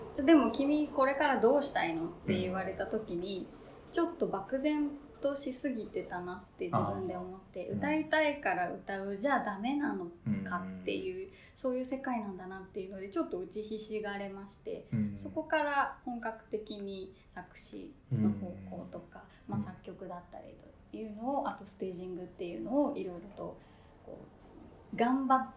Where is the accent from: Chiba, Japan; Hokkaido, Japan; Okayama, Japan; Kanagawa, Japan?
Kanagawa, Japan; Yokohama; まあ私地元横浜なんですけども